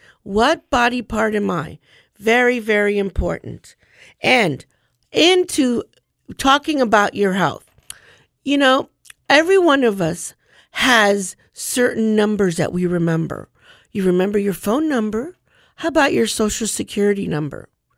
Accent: Port Charlotte, Florida, United States; Because you know, we're here from Port Charlotte, Florida. I had to say that. Port Charlotte, Florida.

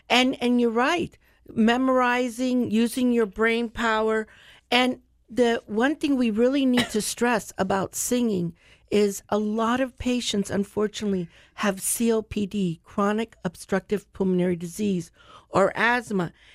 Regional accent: Florida, United States; I grew up here in Charlotte County.

